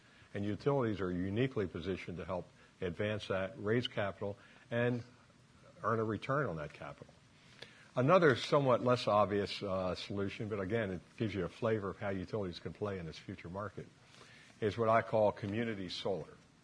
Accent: Baltimore, Maryland, United States; I'm from Baltimore.

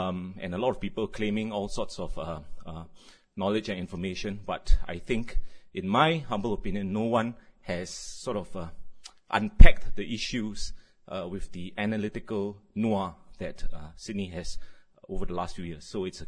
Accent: Singapore; where my Prime Minister, I'm Singaporean, so where my Prime Minister spoke

